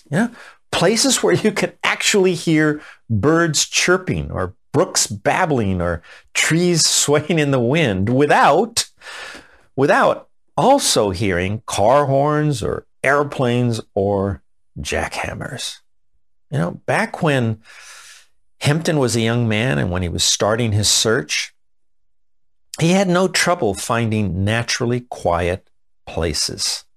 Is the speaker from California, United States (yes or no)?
yes; Los Angeles, California, United States; Growing up in Los Angeles, I was constantly surrounded by noise.